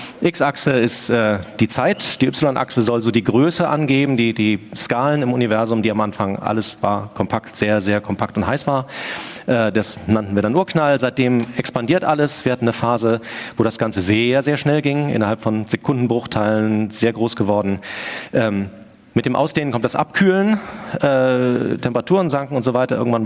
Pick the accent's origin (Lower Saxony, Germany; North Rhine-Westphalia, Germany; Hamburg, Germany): Hamburg, Germany; ich bin aus Hamburg